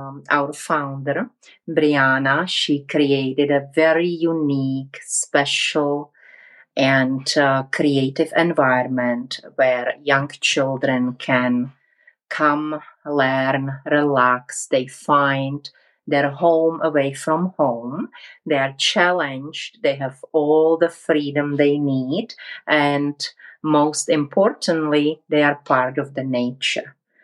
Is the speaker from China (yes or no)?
no; Prague, Czechia; Yes, I was born in Prague, raised in Prague, and during my childhood, my mom was very much a nature lover.